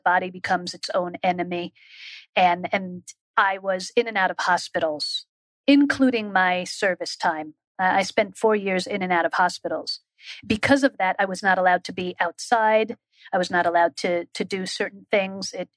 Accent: Israel; Growing up in Israel, I call it a privilege, because serving in the Israeli army, in the Israeli Defense Force, I saw it as a privilege and an opportunity to give back to my country where I grew up.

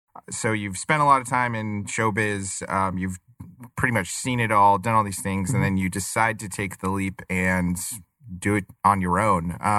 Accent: Arizona, United States; So let me tell you, growing up in Arizona, that is actually hilarious that you were involved with that, because as kids growing up here, we would vacation in San Diego or go to Disneyland or whatever.

